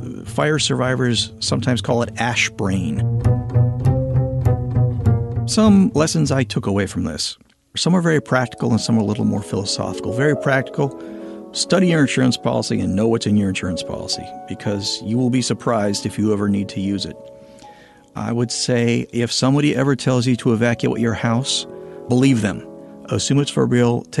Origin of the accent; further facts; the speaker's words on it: Santa Rosa, California, United States; came back to start a family and careers in Santa Rosa, raised my daughters there to adulthood. It's my hometown.